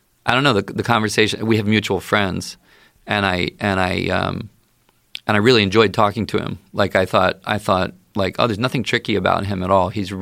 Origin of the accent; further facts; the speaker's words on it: Baltimore, Maryland, United States; Because I grew up in the Baltimore area. He was on DC radio. He was on DC 101.